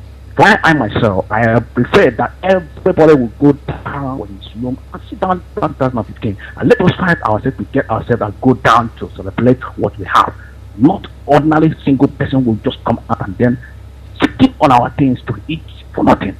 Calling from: Dakar, Senegal; I'm calling from Dakar, Senegal.

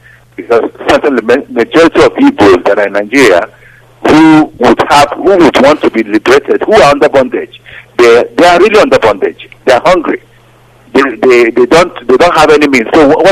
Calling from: Australia; I'm calling from Australia again.

